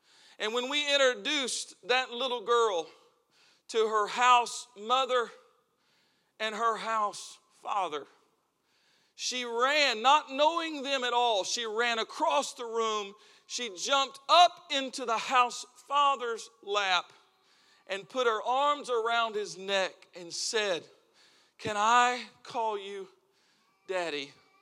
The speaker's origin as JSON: {"language": "English", "region": "Texas", "country": "United States", "said": "I am from Texas. I say it wrong. Actually, I say it right. I'm from Texas."}